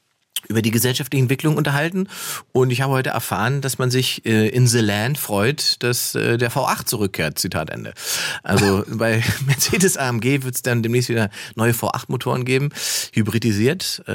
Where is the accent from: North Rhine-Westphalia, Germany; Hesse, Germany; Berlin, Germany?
Berlin, Germany; Als Berliner wird man immer misstrauisch, wenn man einen gut gelaunten Taxifahrer hat.